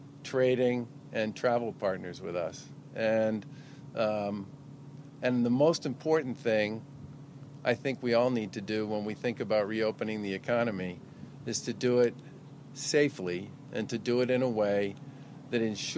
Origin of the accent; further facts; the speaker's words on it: Swampscott, Massachusetts, United States; When I'm out touring or visiting places, just going for a walk in my hometown of Swampscott, I wear a mask.